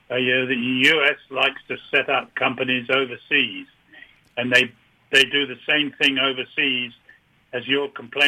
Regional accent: United Kingdom; I'm saying that because I'm British

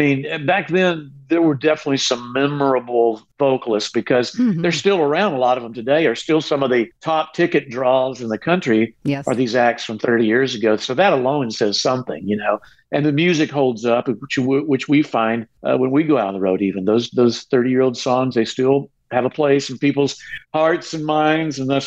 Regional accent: Texas, United States; It's about my history time growing up in Texas, put to music.

